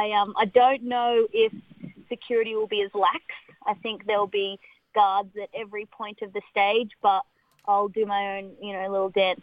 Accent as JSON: {"language": "English", "town": "Gold Coast", "region": "Queensland", "country": "Australia", "tie": "born or raised there", "said": "I was born on the Gold Coast and grew up there. And being a Queenslander, there's that home advantage"}